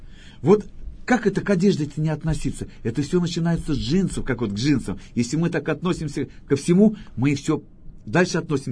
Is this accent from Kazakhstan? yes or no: yes; Kazakhstan; А так как я казах, у меня есть много друзей мусульман.